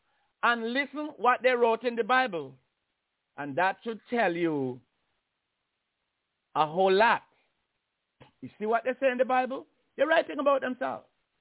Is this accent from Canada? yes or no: no; Jamaica; now in United States; I come from Jamaica and come to America.